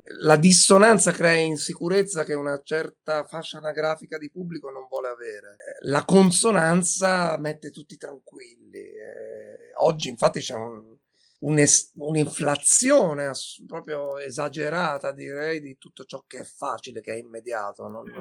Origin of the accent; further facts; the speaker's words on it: Pisa, Tuscany, Italy; Livorno è, lo dico da pisano, la città storicamente più accogliente